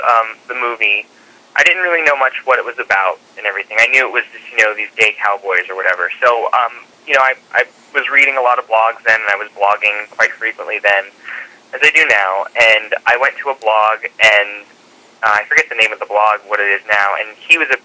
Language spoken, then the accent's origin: English; Dallas, Texas, United States; also born or lived in Tucson / Phoenix; I'm from Dallas.